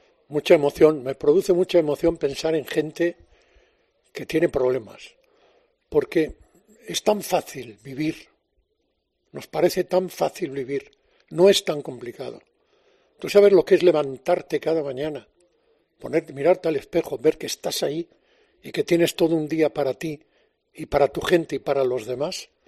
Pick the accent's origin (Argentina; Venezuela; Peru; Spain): Spain; Galicia; para tener morriña, tengo que seguir estando lejos de Galicia y tener siempre ganas de volver.